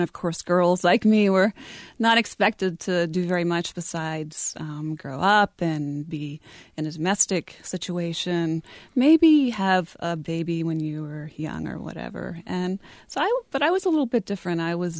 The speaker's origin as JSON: {"language": "English", "town": "Rosman", "region": "North Carolina", "country": "United States", "tie": "born or raised there", "said": "So I consider myself, I'm a native daughter of North Carolina. I wasn't born here, but I moved to the state when I was about five. And we moved to a very small mountain town called Rosman, which is it's in Transylvania County"}